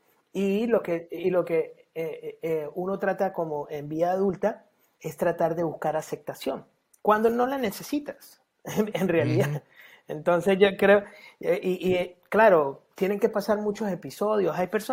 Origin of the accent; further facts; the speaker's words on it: San Cristóbal, Táchira, Venezuela; now in New York, United States; Una de mis experiencias cuando emigré a este país fue venir desde un pueblo muy pequeño que se llama San Cristóbal, es frontera con Colombia, de 500.000 personas, a emigrar a Nueva York.